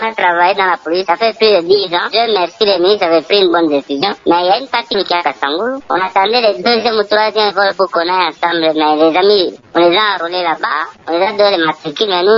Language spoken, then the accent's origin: French; Kongo Central, DR Congo; Si les chefs d'État aussi peuvent aussi voir notre cas, nous sommes des Congolais comme tout Congolais.